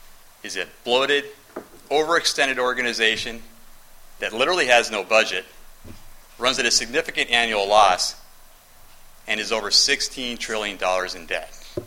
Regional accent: Yakima, Washington, United States; first language es; English is a second language; And when I was born, my mom didn't know any English. I learned Spanish first.

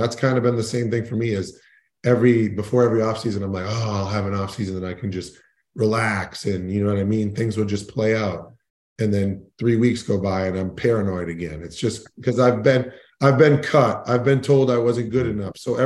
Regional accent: Boston, Massachusetts, United States; I grew up in Boston

